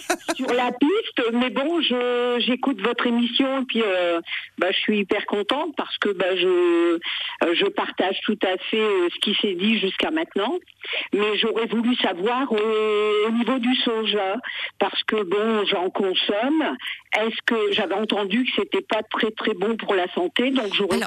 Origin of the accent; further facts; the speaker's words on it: Hauts-de-France, France; je suis adepte du gâteau au maroilles parce que je viens du Nord, en fait.